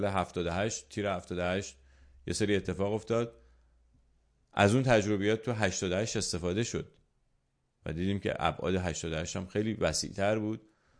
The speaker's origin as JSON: {"language": "Persian", "country": "Iran", "said": "من هم ایرانی هستم، من هم پاره تن ایران هستم،"}